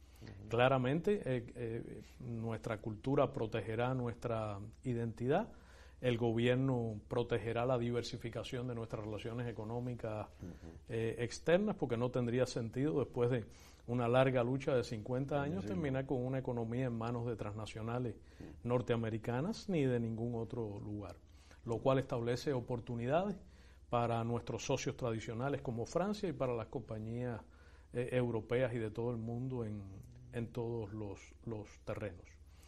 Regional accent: Cuba; Los cubanos somos cubanos

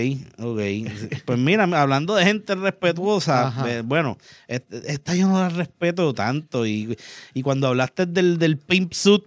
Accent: Moca, Puerto Rico; Yo soy de Moca, cabrón, ya...

